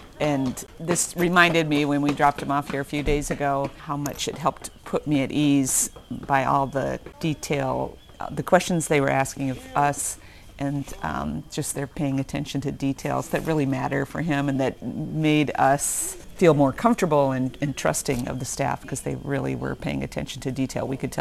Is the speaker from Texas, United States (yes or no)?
no; Cedar Rapids, Iowa, United States; I'm from Cedar Rapids, Iowa